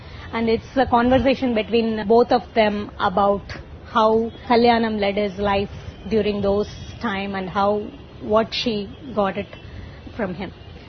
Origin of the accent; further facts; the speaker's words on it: Thanjavur, Tamil Nadu, India; also born or lived in United States; now in Chennai, India; I'm basically from Tanjore, moved to Chennai a couple of years ago. I used to live in US for 12 years. I was working in IT. And I came to India just for my son.